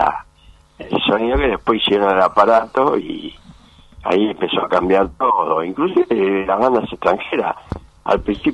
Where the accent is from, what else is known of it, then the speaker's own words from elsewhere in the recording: Rosario, Santa Fe, Argentina; porque yo vine de Rosario